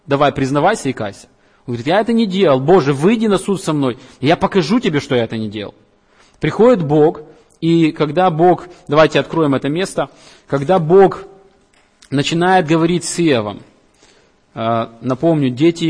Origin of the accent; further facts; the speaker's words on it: Ukraine; born there; Мы не случайно родились в Украине, а не в Китае, Америке, Австралии.